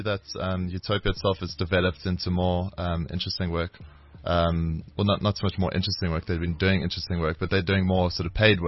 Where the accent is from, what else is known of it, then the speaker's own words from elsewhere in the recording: Johannesburg, Gauteng, South Africa; Yeah, from Joburg, Joburg, and you born went and bred.